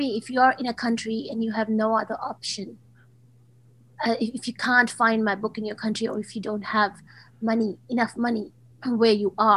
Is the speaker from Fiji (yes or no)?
yes; Lautoka, Western Division, Fiji; now in Canada; when I came from Fiji to Canada, one suitcase was books only.